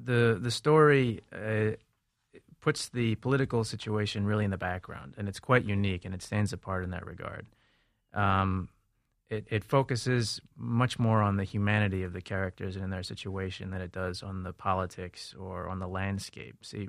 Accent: New York City, New York, United States; Although I grew up in New York City, I'm from East 4th Street. My father's from Kashmir.

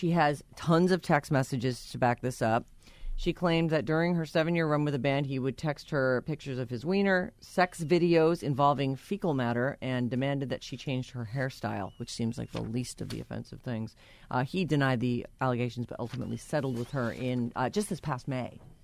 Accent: United States; But I'm definitely proud, very proud to be a part of Team USA and being American and to be representing for everyone back home.

